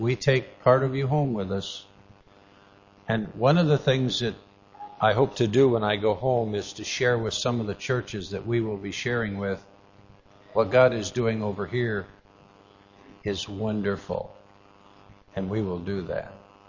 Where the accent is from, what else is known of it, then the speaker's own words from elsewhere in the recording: United States; So in our country, I face a lot of opposition. And that's because I was raised in America that was started by Christians.